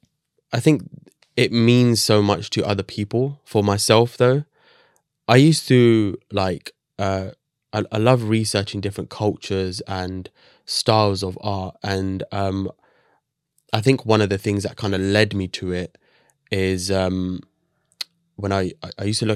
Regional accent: Barking, London, United Kingdom; I was born and bred in Barking.

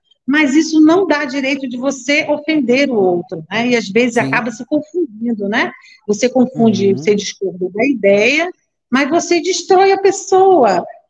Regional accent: Rio de Janeiro, Brazil; now in Pará, Brazil; Então, eu sou carioca, né? Então, quando eu vim do Pará, quando eu vim do Rio de Janeiro para o Pará, a primeira coisa que eu amei no Pará é o tempo das coisas.

